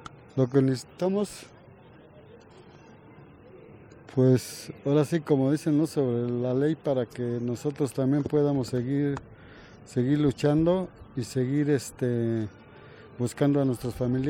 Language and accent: Spanish; State of Mexico, Mexico; Yo soy del Estado de México